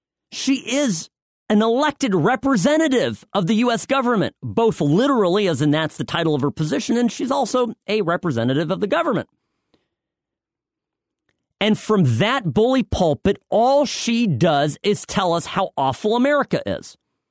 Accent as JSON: {"language": "English", "country": "United States", "tie": "born there", "said": "It's like telling me to go back to the Czech Republic. I was born here. You know, I'm an American."}